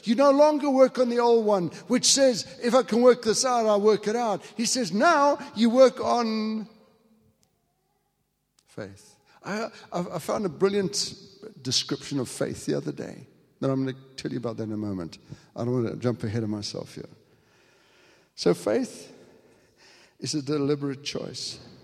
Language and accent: English; England, United Kingdom; But you know, we're English, and English people are wise.